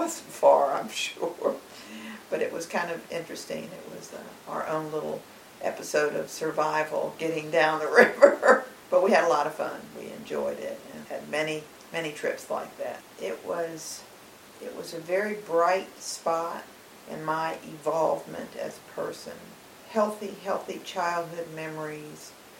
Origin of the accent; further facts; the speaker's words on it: Pensacola, Florida, United States; born there; also born or lived in Guantanamo Bay, Cuba; I was born in Pensacola, Florida, November 18, 1946, and a large portion, 3.5 years anyway, of my life was in Guantanamo Bay.